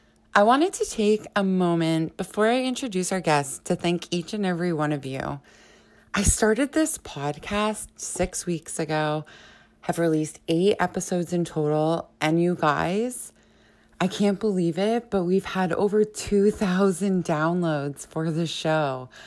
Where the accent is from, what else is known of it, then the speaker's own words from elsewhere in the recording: Warren, Michigan, United States; So I have to put in that I'm from Warren, Michigan.